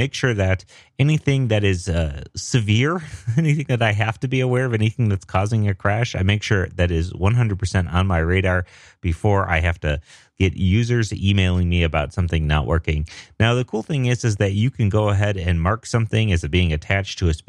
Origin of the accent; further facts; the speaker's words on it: Denver, Colorado, United States; I'm a developer from Denver, Colorado